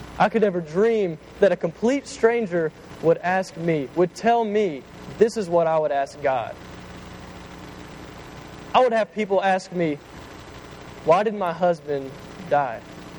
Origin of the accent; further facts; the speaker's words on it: Memphis, Tennessee, United States; okay, I'm from Memphis, and I know how this is going to go down.